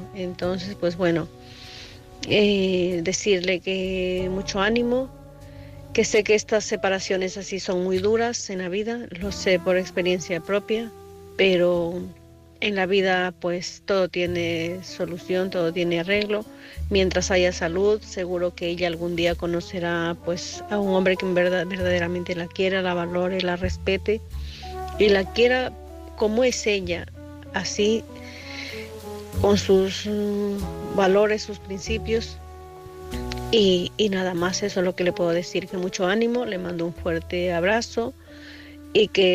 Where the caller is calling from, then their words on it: Santiago de Compostela, Galicia, Spain; de Santiago de Compostela.